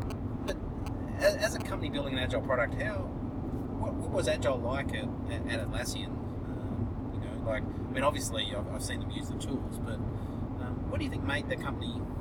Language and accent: English; Canada; I was from Canada